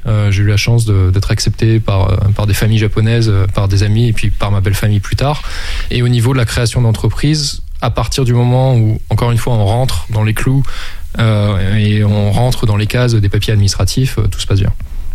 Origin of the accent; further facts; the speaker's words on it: Camembert, Normandy, France; Enfin, moi, je suis normand, je suis né à Camembert, donc quasiment, donc ça m'a beaucoup manqué.